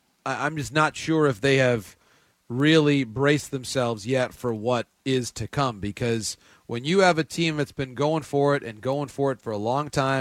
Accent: Michigan, United States; also born or lived in Seattle; growing up in Michigan in a small town, I didn't really have a full global appreciation for what baseball is

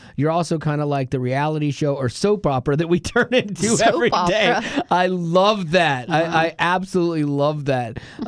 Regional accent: Florida, United States; Like, I grew up in Florida, so kind of like a Jewish person making a Jewish joke.

